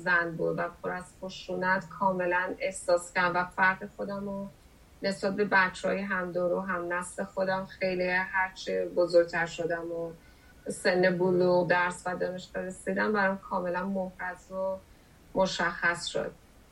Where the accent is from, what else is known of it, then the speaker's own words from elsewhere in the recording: Tehran, Tehran Province, Iran; من زاده تهرانم و خب زندگی شهری روی بافت فکری من خیلی تأثیر داشت